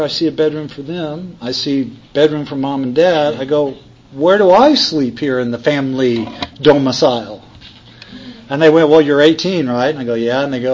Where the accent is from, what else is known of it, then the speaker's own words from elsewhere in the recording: Texas, United States; I grew up in Texas. I grew up in a hard drinking culture, man.